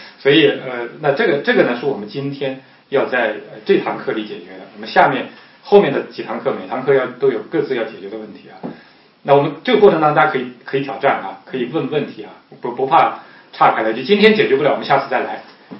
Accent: Shanghai, China; 中国有的，我从上海来，有些13楼都是没有的

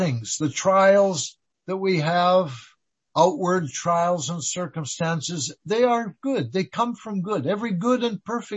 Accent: British Columbia, Canada; born there; I was born in the Okanagan Valley of British Columbia.

